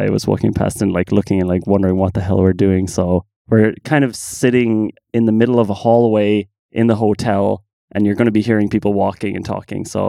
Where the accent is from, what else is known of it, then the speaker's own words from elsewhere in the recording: Ireland; I should never even try to say without further ado as an Irish person